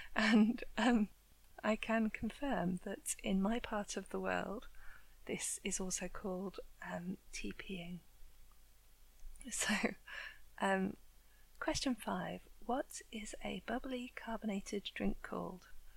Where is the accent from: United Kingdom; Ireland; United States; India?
United Kingdom; I'm from the UK.